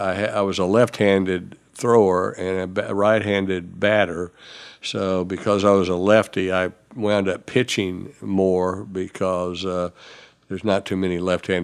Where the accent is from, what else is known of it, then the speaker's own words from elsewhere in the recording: Belleville, Illinois, United States; born there; now in Tulsa, United States; I was born in Belleville, Illinois.